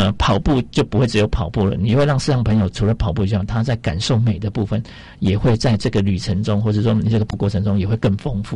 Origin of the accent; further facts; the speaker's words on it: Taiwan; 我们台湾人